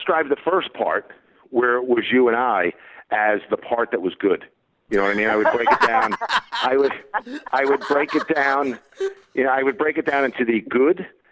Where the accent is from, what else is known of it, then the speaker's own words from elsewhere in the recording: The Bronx, New York, United States; born there; No, I was born in the Bronx, actually, but we just learned the alphabet with an R.